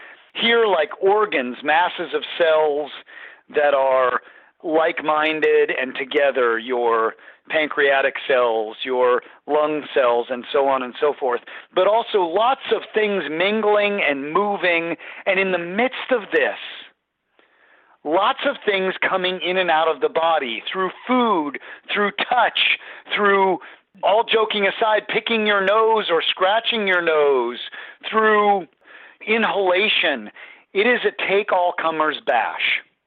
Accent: Colorado, United States; So I grew up in Colorado, and in high school, eons ago, in the 1980s, I had a close group of friends in high school.

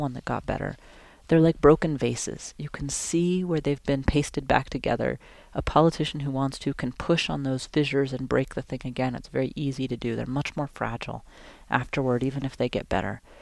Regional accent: Alaska, United States; I grew up in Alaska

